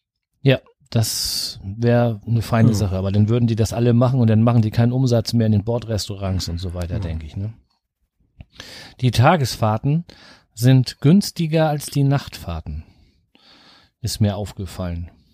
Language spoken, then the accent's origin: German; Flensburg, Schleswig-Holstein, Germany; Wie ihr wisst, kommen wir aus der Ecke von Flensburg.